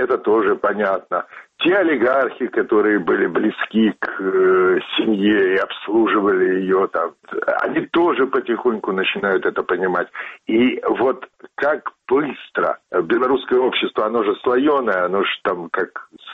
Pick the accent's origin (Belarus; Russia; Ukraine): Belarus; мы народ, мы люди, мы нация, мы белорусы.